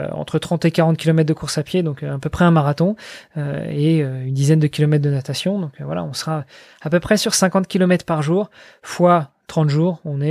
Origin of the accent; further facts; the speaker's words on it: France; je suis français et je me suis dit que j'aimerais bien découvrir le paysage français.